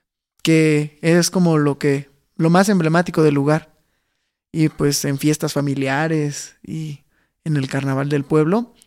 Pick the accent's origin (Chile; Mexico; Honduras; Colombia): Mexico; Mexico City; born there; Sí, nací aquí en la ciudad, pero mis raíces están en Zilacatipán, Veracruz, que es un pueblo de la sierra, pegadito a la Huasteca, y ahí es donde desde niño yo crecí escuchando el huapango y los sones de carnaval